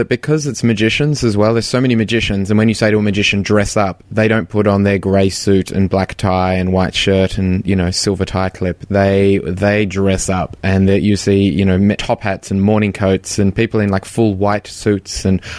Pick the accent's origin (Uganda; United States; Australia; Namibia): Australia; I'm an Australian